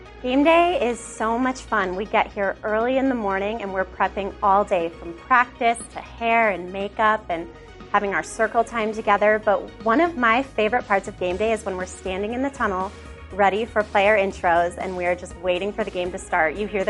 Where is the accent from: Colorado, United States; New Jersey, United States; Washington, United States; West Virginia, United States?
Colorado, United States; Yes, born and raised in Colorado, so I'm a huge Broncos fan.